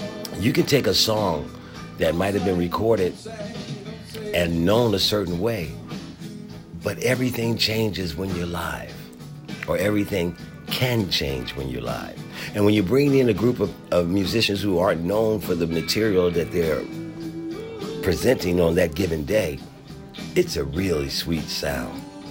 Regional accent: Philadelphia, Pennsylvania, United States; Now, I grew up in Philadelphia. There's great venues in that city, too.

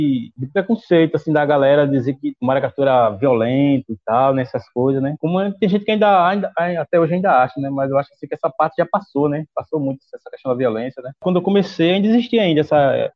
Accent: Condado, Brazil; Então, eu sou natural, né? Nascido e criado aqui em Condado

